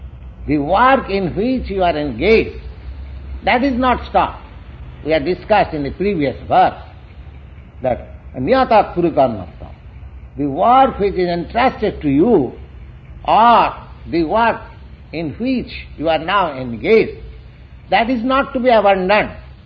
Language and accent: English; India; born there; when I was born in India